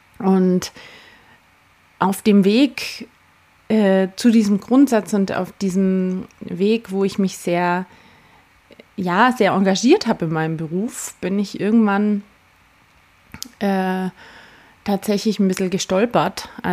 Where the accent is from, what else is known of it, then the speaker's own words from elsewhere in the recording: Austria; now in Munich, Germany; Ich bin 36 Jahre alt, ich bin ursprünglich Österreicherin, bin aber schon sehr, sehr lange in Deutschland, beziehungsweise war zwischendurch auch mal wieder weg, aber jetzt bin ich in München aktuell